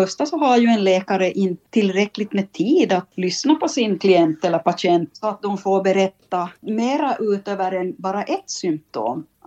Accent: Vaasa, Ostrobothnia, Finland; born there; Jag är född i Vasa. Aha. Och där fanns ju många finska barn på gården. Så jag har lärt mig via de här barnen.

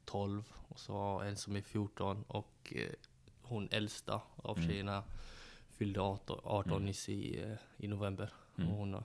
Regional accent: Gothenburg, Västra Götaland County, Sweden; Jag är född där också, jag är född i Göteborg. Uppväxt i ett ställe som heter Kortedala, som jag spenderar mesta del av mitt liv.

